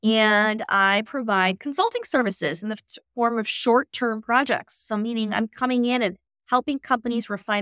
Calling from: Minneapolis, Minnesota, United States; I am calling from Minneapolis, Minnesota.

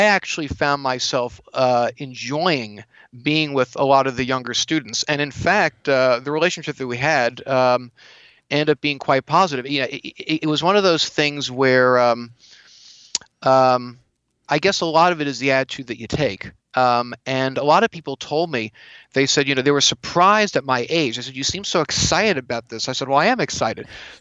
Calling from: California, United States; I'm calling from California.

